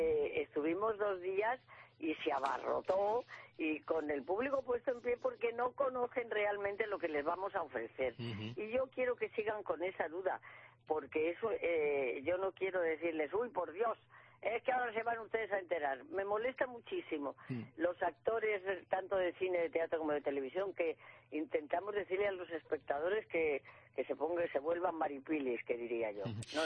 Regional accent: Valladolid, Castile and León, Spain; soy de Valladolid, soy castellana

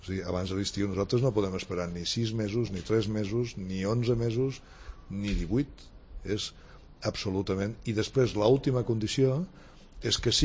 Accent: Tarragona, Catalonia, Spain; I n'estem orgullosos, jo com a tarragoní n'estic orgullós.

